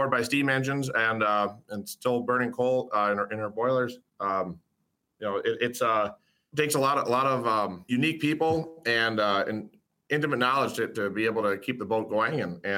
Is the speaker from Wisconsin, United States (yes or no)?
yes; Howards Grove, Wisconsin, United States; I grew up in Wisconsin from a small town called Howard's Grove, just 20 minutes south of Manitowoc.